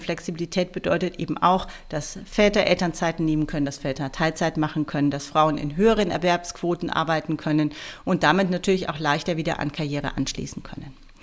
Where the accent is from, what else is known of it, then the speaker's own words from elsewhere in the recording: Munich, Bavaria, Germany; ich komme aus München